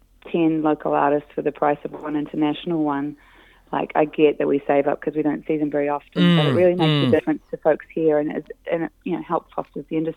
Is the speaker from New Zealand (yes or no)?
yes; Christchurch, Canterbury, New Zealand; Christchurch is my hometown. I grew up in Ototahi, and it's always really exciting and really nerve wracking to come back and play there.